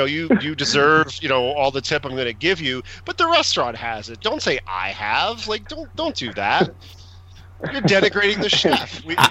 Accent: Edison, New Jersey, United States; Oh yeah, I grew up in Edison and I lived in Kenilworth for a while, so I know where that is.

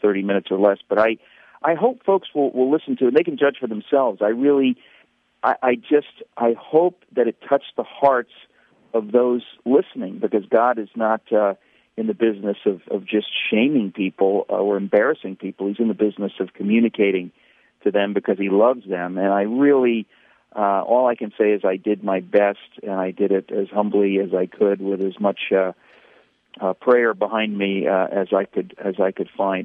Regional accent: New York City, New York, United States; I'm a fast talker. I grew up in New York City. I live in New York City with my wife and daughter.

